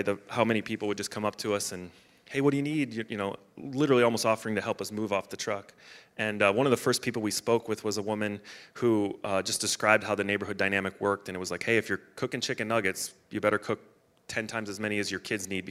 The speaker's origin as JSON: {"language": "English", "town": "Chicago", "region": "Illinois", "country": "United States", "lives_now": "Minnesota, United States", "said": "We're from the Chicago area, so it's whatever the Minnesota nice is the opposite of that."}